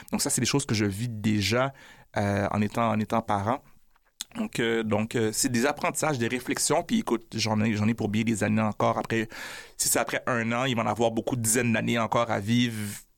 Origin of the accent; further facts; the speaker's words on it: Quebec, Canada; born there; comme quand on dit que je suis un Québécois, déjà, ça m'exclut comme Québécois alors que je suis né ici.